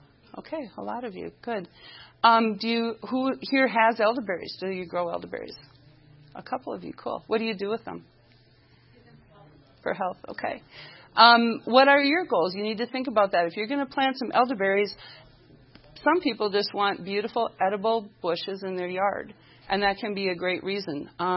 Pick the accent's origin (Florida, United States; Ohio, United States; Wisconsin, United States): Wisconsin, United States; Green Bay; We are from Green Bay, Wisconsin. We own and operate a certified organic farm.